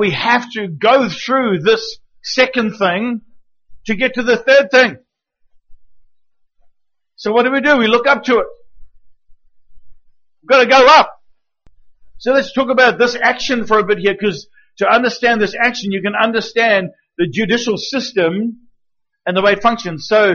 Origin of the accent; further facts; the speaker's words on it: New Zealand; I'm a New Zealander.